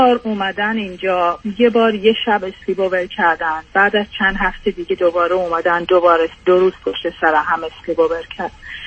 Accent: Iran; now in United States; من بیشتر ایرانیم تا شوهرم.

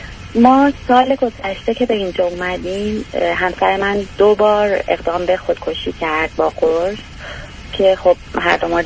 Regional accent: Iran; moved away as an adult; now in Europe; حدود 9 ساله که خارج از ایران هستیم.

